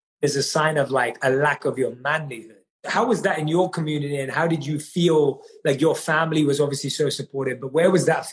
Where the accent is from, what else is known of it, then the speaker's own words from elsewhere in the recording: London, United Kingdom; Like, I know in the South Asian community that I'm from, and I'm born and raised in London, but the wider community, right